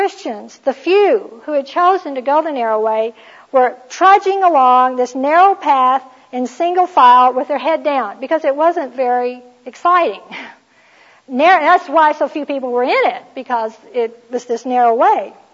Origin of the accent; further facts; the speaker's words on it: Houston, Texas, United States; I grew up in Houston, Texas, and I didn't even know country music existed for a while.